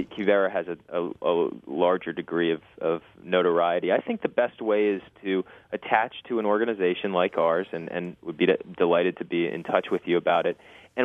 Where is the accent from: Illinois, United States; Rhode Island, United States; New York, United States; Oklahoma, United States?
Rhode Island, United States; I was a very young boy at the time, and I grew up in Rhode Island